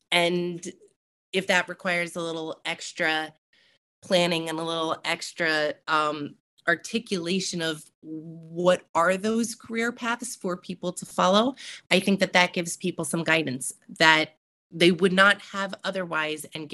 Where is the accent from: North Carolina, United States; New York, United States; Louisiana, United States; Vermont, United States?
New York, United States; now in United Kingdom; I mean, I came from New York, which is, if you make it there, you make it everywhere.